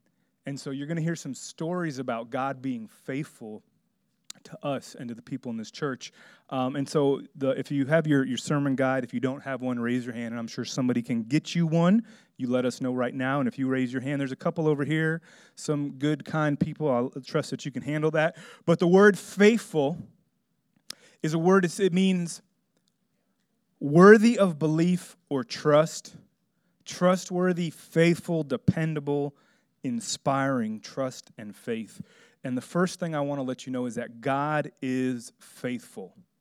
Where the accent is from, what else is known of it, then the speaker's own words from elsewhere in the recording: Miami, Florida, United States; In Florida, I grew up in Miami.